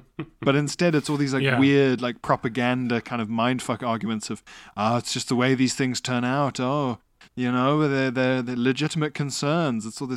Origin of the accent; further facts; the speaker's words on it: South Africa; Is that as a South African, under apartheid, it was horrific